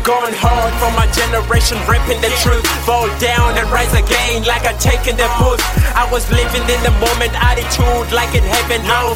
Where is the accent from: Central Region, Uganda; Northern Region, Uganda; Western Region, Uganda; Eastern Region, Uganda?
Central Region, Uganda; Kampala; also born or lived in Kumi; I was born in Kumi and raised in Kampala.